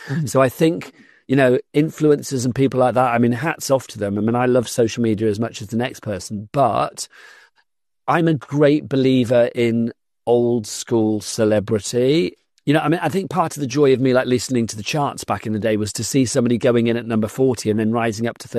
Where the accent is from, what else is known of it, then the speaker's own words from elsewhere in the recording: Gloucester, South West England, United Kingdom; moved away as an adult; I grew up in Gloucester in the West Country of the UK. And then I moved to London to go to the London College of Printing in 1987.